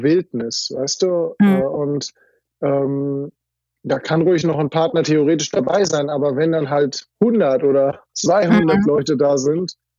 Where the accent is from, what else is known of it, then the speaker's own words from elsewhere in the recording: North Rhine-Westphalia, Germany; dass ich eben aus dem Kreis Gütersloh komme und nicht aus den Alpen.